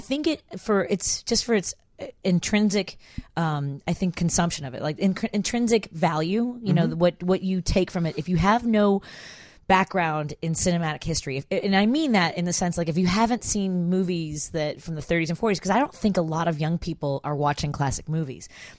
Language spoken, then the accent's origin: English; Chicago, Illinois, United States; But we had growing up in Chicago